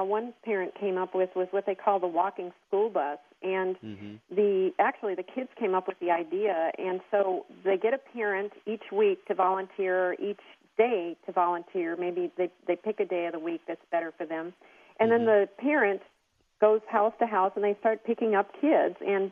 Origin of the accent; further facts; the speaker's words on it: Wisconsin, United States; I grew up in Wisconsin, and when it was snowing, blizzard-like conditions.